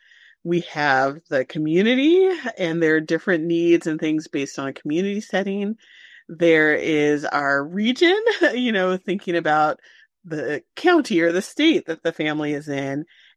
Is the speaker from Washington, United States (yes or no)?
yes; Washington, United States; Again, I'm from Washington, and our Washington chapter of the American Academy of Pediatrics Equitable Care Committee has created a toolkit that we can use.